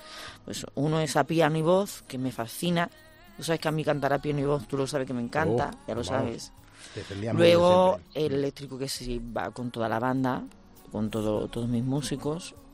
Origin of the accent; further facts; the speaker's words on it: Seville, Andalusia, Spain; En Sevilla, en mi tierra, la liamos bien, ¿eh?